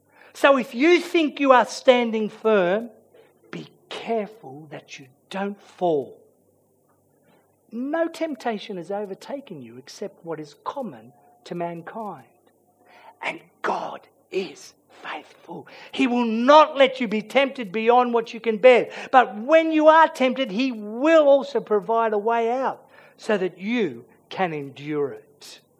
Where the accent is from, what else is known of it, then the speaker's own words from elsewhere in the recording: Australia; I'm an Australian. I was ethnically born in Australia.